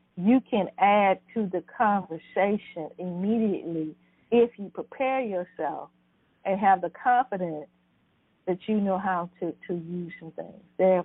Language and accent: English; Sussex, Virginia, United States; I just secured a speaking engagement to some middle school students in my hometown, Sussex, Virginia.